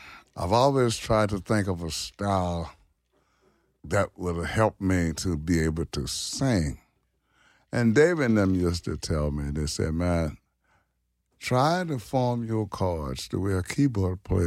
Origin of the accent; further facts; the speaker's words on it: Louisiana, United States; I grew up in the Garden District up on Durban, between First and Second.